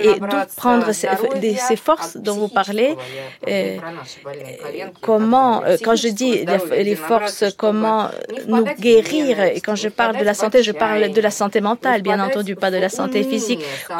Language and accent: French; Russia; first language Russian; French is a second language; on est né porteur de la langue russe et on vient d'où on vient, de la Russie